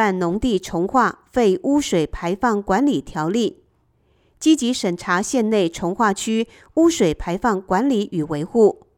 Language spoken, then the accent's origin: Chinese; Hsinchu, Taiwan; 我是新竹人团长、新竹都团长